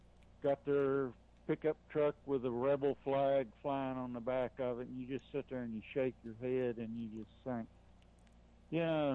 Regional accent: Kingsport, Tennessee, United States; And I was born and raised in Kingsport.

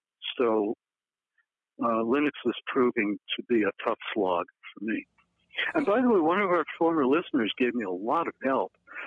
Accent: New York City, New York, United States; also born or lived in Connecticut / California; I mean, I grew up in New York City. I lived in Connecticut. I lived in California.

